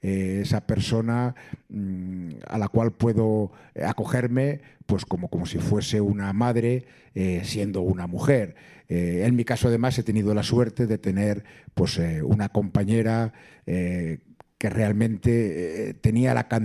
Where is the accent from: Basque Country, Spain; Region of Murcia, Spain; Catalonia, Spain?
Basque Country, Spain; Bilbao; born there; now in Salamanca, Spain; antes de venir a vivir a Salamanca, a ejercer mi profesión como profesor aquí en Salamanca, di clases de matemáticas en algunos institutos y colegios privados de mi ciudad natal, que como bien sabe es Bilbao.